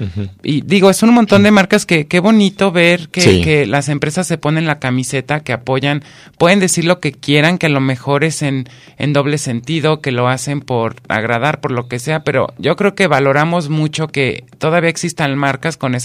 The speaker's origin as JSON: {"language": "Spanish", "country": "Mexico", "said": "Y que como mexicanos les damos mucho esas marcas, ¿no?"}